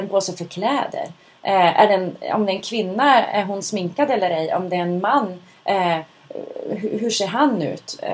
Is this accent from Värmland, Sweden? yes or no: no; Skellefteå, Västerbotten County, Sweden; För jag märker att så fort jag spelar in min röst då kommer min dialekt tillbaka. Och jag är då från Stan.